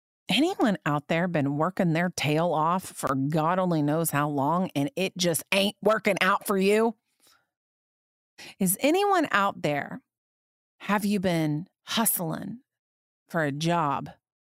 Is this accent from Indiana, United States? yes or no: yes; Indiana, United States; And I grew up in Indiana. I grew up in the cornfields of Indiana, so I know when planting time is